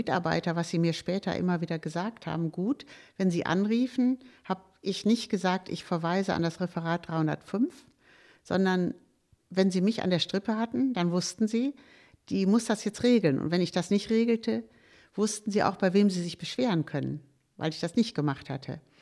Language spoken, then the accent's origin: German; Germany; Ich bin ja ein anderer Jahrgang, also ich bin ja wirklich im Krieg geboren. Und Deutscher zu sein, deutsch sich zu fühlen, war fast nicht möglich nach dem Krieg.